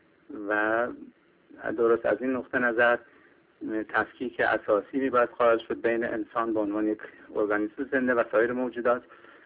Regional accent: Iran; من همواره خودم به عنوان یک ایرانی بسیار سپاسگزار بودم

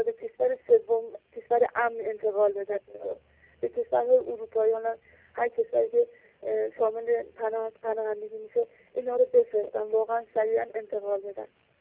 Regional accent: Iran; also born or lived in Iraq; ما یعنی ایرانی هم هستم ولی از عراق

